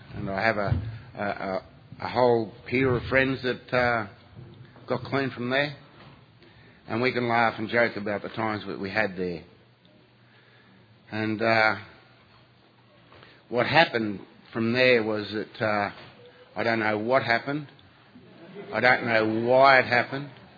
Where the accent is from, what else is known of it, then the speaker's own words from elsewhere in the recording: Sydney, New South Wales, Australia; I'm an addict. And I'm from Sydney, Australia, and very glad to be here. There's at least half a dozen people in the house that will understand my accent, thank God.